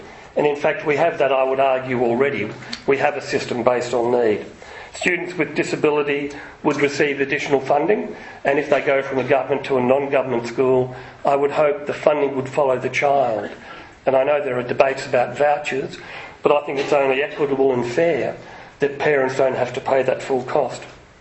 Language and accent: English; Melbourne, Victoria, Australia; where I'm from Melbourne